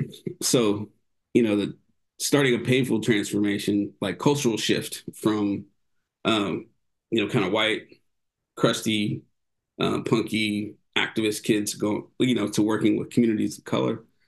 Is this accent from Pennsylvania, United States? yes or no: no; Oakland, California, United States; And, you know, I'm an urban Indian. I was born and raised here in Oakland.